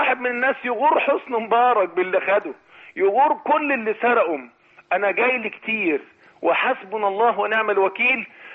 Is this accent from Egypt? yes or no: yes; Egypt; إحنا مين؟ إحنا مصريين